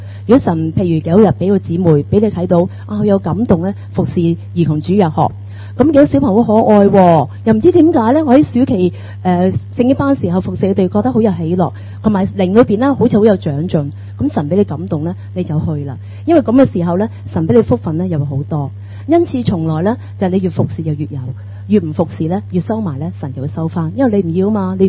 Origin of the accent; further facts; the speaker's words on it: China; 可能咧我哋中国人咧自有教导